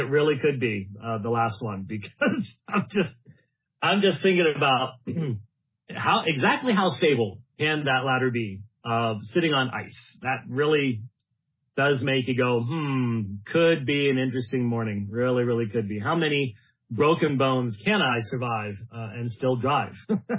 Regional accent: Phoenix, Arizona, United States; And I'm from Phoenix.

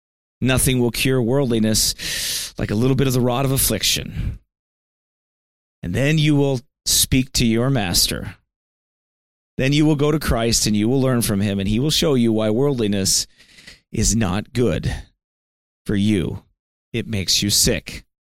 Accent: Geneseo, United States; It's not like when I went back to my hometown in Geneseo and I walked through it, I'm like, whoa. Nobody there.

